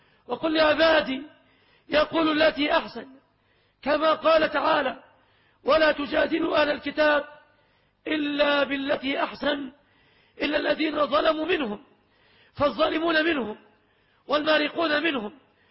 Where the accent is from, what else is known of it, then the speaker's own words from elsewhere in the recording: Kafr El Sheikh, Kafr El Sheikh Governorate, Egypt; ومن هذا المكان من مدينة إخواني مدينتي أيضا كفر الشيخ